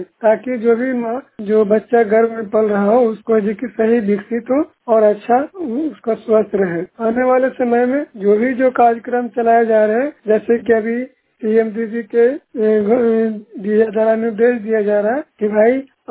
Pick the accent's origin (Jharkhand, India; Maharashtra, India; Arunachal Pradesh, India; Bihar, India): Bihar, India; Tharthari block Nalanda जिला का निवासी हूँ।